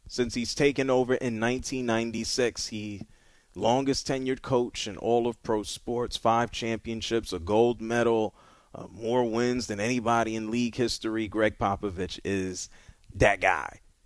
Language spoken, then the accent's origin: English; New York City, New York, United States; He played football where I grew up in the Bronx, New York.